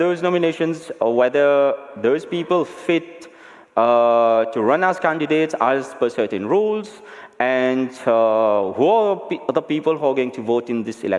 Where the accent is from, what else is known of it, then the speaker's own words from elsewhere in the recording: Mauritius; I'm from Mauritius. It's very far from here.